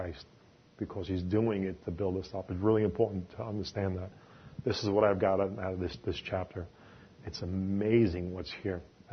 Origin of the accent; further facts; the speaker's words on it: New York, United States; Mike, be patient, you know, because I'm from New York, and we want it right now.